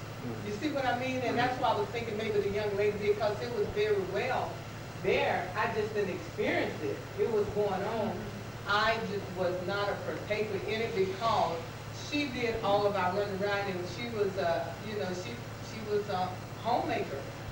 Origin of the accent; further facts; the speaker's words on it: Arkansas, United States; I'm from Arkansas.